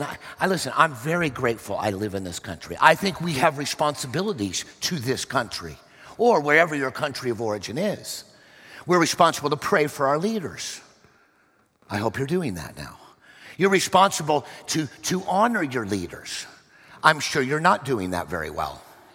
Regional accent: Stillwater, Oklahoma, United States; I'll just pick on my home state. I was born in Oklahoma, Stillwater, Oklahoma, intellectual capital of the universe, if you're a farmer or a rancher.

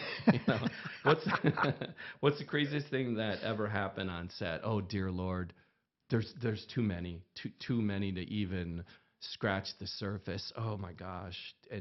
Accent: Wisconsin, United States; Eric essentially knew I was from Wisconsin

